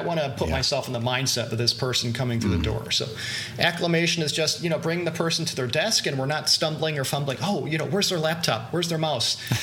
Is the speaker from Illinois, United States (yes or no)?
yes; Chicago, Illinois, United States; I'm a Chicagoan.